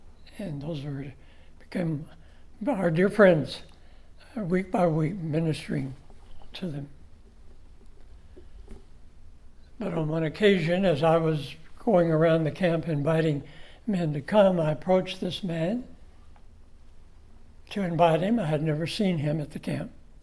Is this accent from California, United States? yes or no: no; Rocky Mount, North Carolina, United States; well, I'm from Rocky Mount and I want to invite you to come to our Bible study this evening.